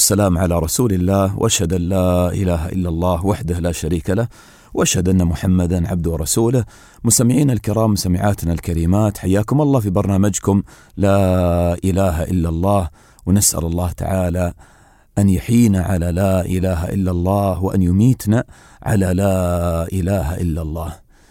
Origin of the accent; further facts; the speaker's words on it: Dubai, United Arab Emirates; يعني مثلا هني نحن عندنا في دبي أحيد من زمان